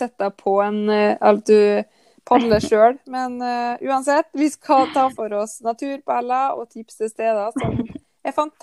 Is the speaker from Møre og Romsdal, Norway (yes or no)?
yes; Kristiansund, Møre og Romsdal, Norway; Jeg er jo også fra Kristiansund, og jeg er oppvokst med Sara, som jeg ser på som min søster.